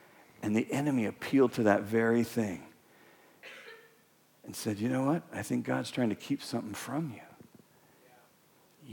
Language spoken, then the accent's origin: English; Weaverville, United States; I grew up in Weaverville. I was there for 20 years.